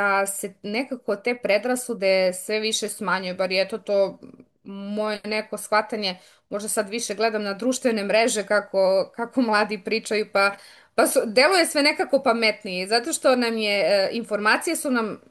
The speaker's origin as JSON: {"language": "Serbian", "town": "Bor", "region": "Southern and Eastern Serbia", "country": "Serbia", "also_born_or_lived": "Belgrade"}